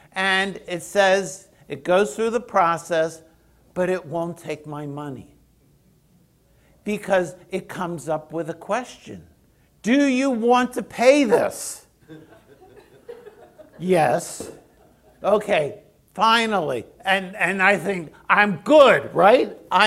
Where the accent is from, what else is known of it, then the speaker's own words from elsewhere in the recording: Baltimore, Maryland, United States; I come from Baltimore. Murder capital of America.